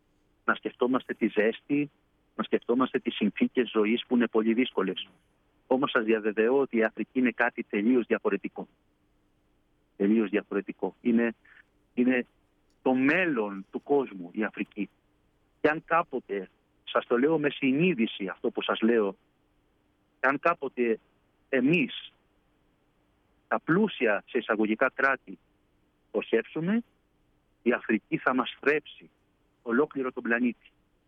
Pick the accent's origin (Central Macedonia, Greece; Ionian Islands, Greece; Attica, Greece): Ionian Islands, Greece; Zakynthos; Εγώ γεννήθηκα στη Ζάκυνθο, η πατρίδα μου είναι η Ζάκυνθος. Μεγάλωσα σε ένα περιβάλλον που με τη βοήθεια του Θεού τα είχαμε όλα. Μεγάλωσα σε ένα μοναστήρι ιστορικό, στο μοναστήρι του Αγίου Διονυσίου στη Ζάκυνθο.